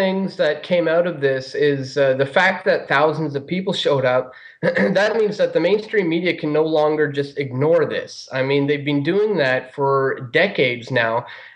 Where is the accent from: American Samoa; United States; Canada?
Canada; Well, of course, myself being a Canadian